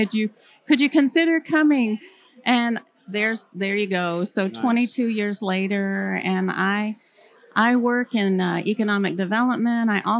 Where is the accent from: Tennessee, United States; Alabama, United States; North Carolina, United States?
Alabama, United States; Lillian; I grew up in Lillian, Alabama, bordered by Florida by Perdido Bay, where I would ride my horse and swim.